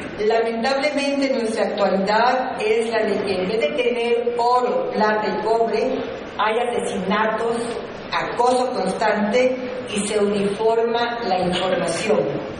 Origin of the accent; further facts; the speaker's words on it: Chiapas, Mexico; moved away as an adult; promoviendo la cultura de Chiapas. En 1970 salí del Estado a la Ciudad de México a estudiar periodismo en la UNAM.